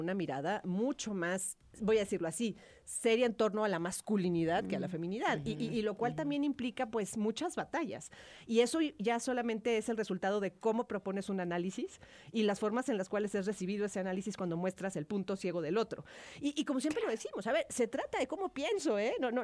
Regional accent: Tamaulipas, Mexico; Es mi experiencia muy personal y más que vengo de Tamaulipas.

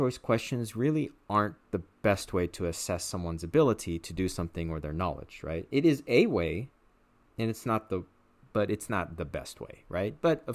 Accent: California, United States; And I'm currently based in, well, where I grew up in the Los Angeles area. Now I'm in Orange County, but I'm right on the border with LA.

